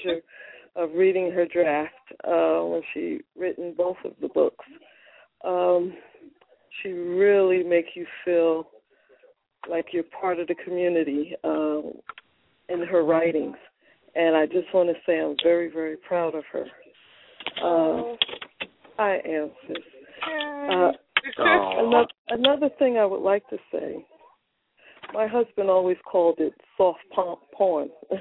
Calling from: East Orange, New Jersey, United States; I'm calling from East Orange, New Jersey.

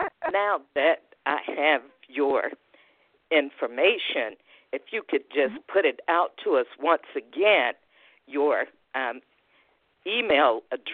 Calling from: Atlanta, Georgia, United States; I'm calling from Atlanta, Georgia.

